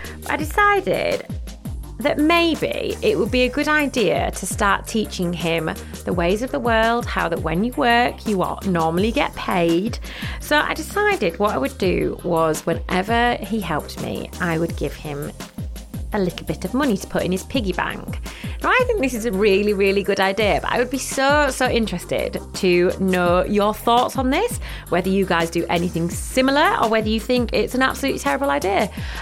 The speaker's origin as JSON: {"language": "English", "region": "Yorkshire and the Humber", "country": "United Kingdom", "tie": "born or raised there", "said": "So Harriet still lives back in my hometown where my mum and dad still live. So it's really weird. I'm feeling like the Yorkshire vibes coming through the screen."}